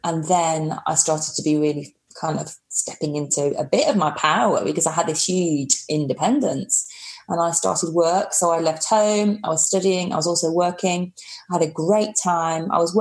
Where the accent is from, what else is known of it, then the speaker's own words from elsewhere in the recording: Birmingham, West Midlands, United Kingdom; also born or lived in Blackpool; I was born just outside Blackpool, and I was the first born of 4. Then when my brother came along the next year, we moved to Birmingham